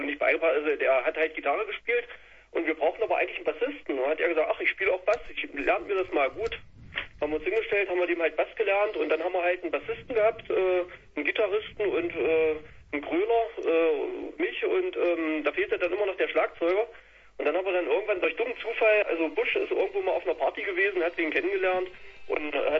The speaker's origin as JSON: {"language": "German", "town": "Leinefelde", "region": "Thuringia", "country": "Germany", "said": "Und ich komme so eigentlich aus Leinefelde."}